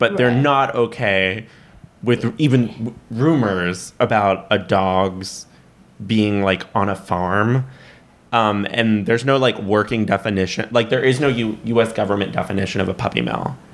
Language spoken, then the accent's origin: English; Fort Lauderdale, Florida, United States; Not just Florida, though. So I grew up in Fort Lickerdale, as they call it. Uh-huh. And my parents own a pet store. It was the biggest one in Miami.